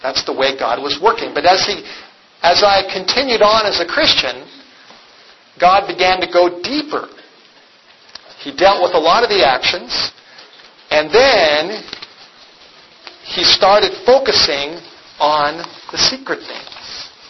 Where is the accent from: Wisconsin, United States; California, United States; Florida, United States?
California, United States; Los Angeles; that I did as a teenager when I was growing up in the Hollywood Hills.